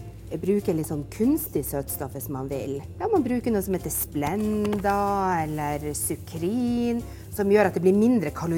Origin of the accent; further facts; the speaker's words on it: Northern Norway, Norway; for jeg kommer jo fra Nord-Norge, så jeg jo veldig glad i fisk.